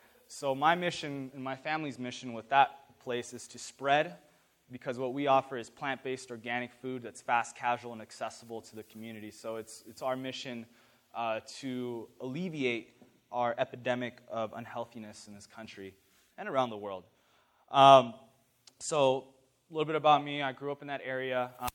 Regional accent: Riverside, United States; I grew up in the Riverside community. Who knows Riverside here?

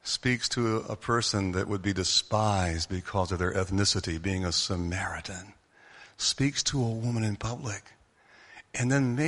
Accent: North Carolina, United States; now in Orlando, United States; I grew up in North Carolina. I was born here in Orlando, but I grew up in North Carolina.

